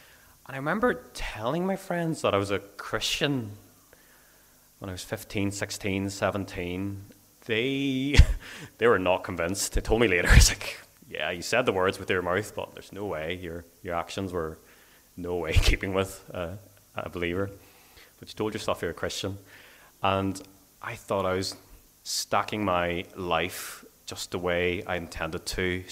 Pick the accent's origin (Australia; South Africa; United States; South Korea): South Korea; when I was growing up in Korea.